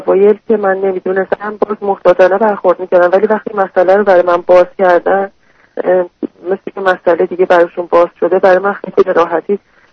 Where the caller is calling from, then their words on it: Iran; من از ایران هستم